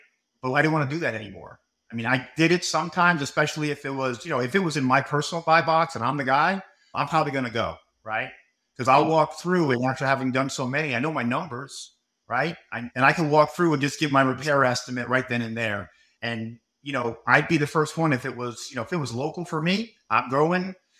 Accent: Northeast, United States; I'm from the Northeast. We have a stigma against them.

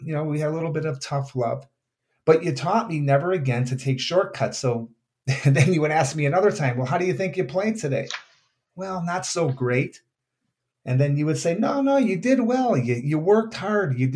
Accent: Oak Park, United States; we grew up in Oak Park, and, you know, I knew that you were never going to make it easy on me.

